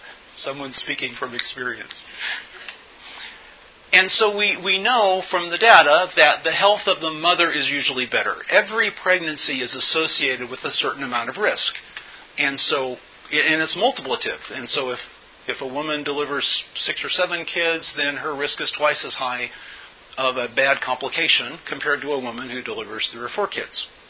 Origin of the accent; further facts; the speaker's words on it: United States; Eu vou dizer-lhes que eu sou americano. Não sei nada acerca desta cultura. I'm an American.